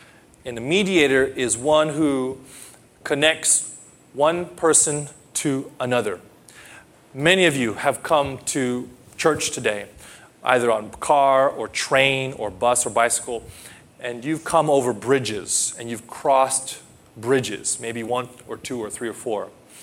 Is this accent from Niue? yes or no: no; United States; now in Hiroshima, Japan; But I come from the States, not so many that you meet in the Protestant circles. My image of the priest before I met the ones here in Hiroshima